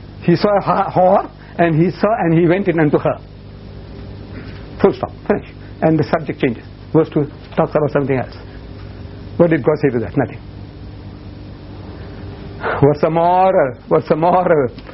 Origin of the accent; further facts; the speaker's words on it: India; I've seen it as a young boy in India. I was born in India.